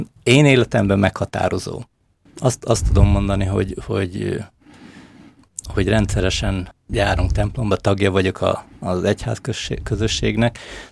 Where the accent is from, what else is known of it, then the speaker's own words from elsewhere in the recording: Nagykálló, Szabolcs-Szatmár-Bereg, Hungary; Ugye én Nagykállóban nevelkedtem, és az az utca, ahol mi laktunk, az most tulajdonképpen főutca.